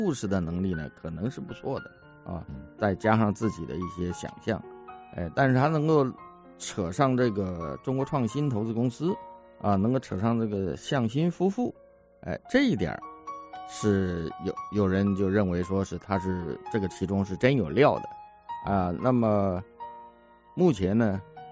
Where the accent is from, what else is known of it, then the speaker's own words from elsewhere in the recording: Taiwan; 因为我是来自于台湾，我知道台湾的选举